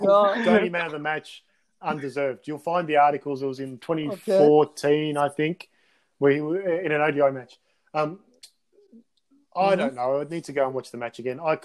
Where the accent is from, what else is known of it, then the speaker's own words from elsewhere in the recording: Australia; Well, I'm Australian. There's no Winston Churchill statues in my country.